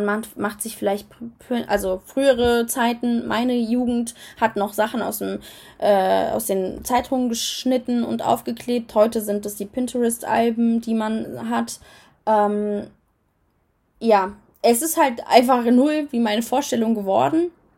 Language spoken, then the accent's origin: German; Serbia; German is a second language; Bei uns in Serbien ist natürlich auch viel Tradition, die mitgezogen wird und die wir machen müssen.